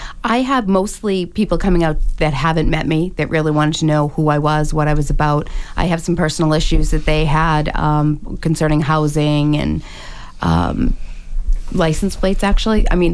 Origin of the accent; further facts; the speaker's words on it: Hanover, United States; Well, you know I grew up in Hanover, too.